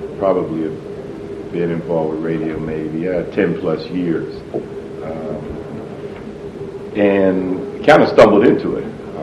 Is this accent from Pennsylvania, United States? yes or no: yes; Pittsburgh, Pennsylvania, United States; lifelong Pittsburgher. So I like to say, when people want to get in fancy introductions, I'm a brother from Homewood.